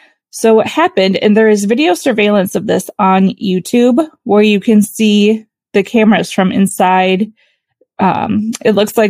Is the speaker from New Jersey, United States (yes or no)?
no; Chicago, Illinois, United States; I mean, I knew where some of these towns were because I grew up in Chicago. So you kind of grow up going to Wisconsin Dells.